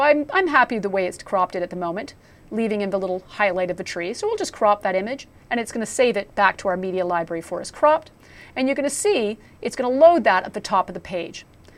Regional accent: Canada; I've got a nice little maple leaf to highlight I'm a Canadian.

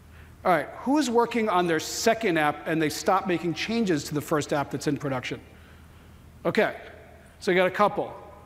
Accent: Seattle, Washington, United States; And everybody that hears we're from Seattle, they just go, why? What are you doing here?

